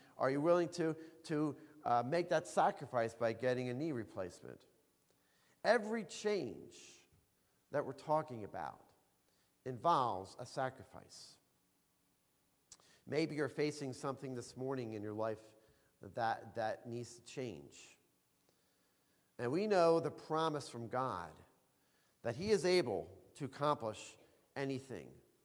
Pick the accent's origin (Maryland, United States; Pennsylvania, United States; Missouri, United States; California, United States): Pennsylvania, United States; You know, I'm from Pennsylvania. You know, you get too much rain there.